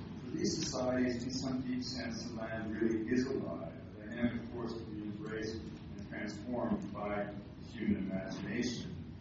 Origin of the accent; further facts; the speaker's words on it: British Columbia, Canada; I was raised in British Columbia to believe our forests existed to be cut.